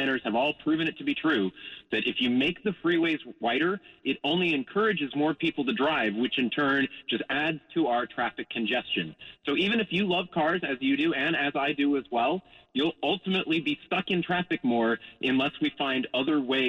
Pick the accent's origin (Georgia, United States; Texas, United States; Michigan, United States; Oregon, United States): Oregon, United States; Beaverton; I grew up in Beaverton.